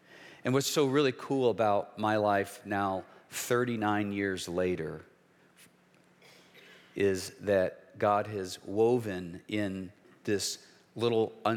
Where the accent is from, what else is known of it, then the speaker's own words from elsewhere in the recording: Cleveland, Ohio, United States; I grew up in an unchurched home in Cleveland, Ohio. So see, I'm a Midwesterner at heart.